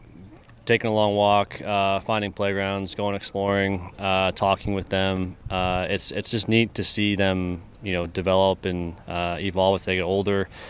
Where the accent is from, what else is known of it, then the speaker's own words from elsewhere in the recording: Canada; growing up in Canada, that's kind of how I felt like I managed it.